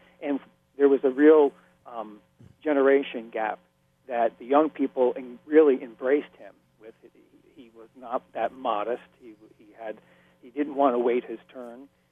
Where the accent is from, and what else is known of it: New York, United States; born or raised there